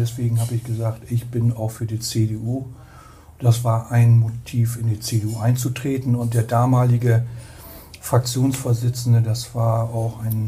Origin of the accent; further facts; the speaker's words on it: Lemwerder, Lower Saxony, Germany; born there; Also ich bin in Lemwerder geboren, als sechstes Kind eines Elektromeisters.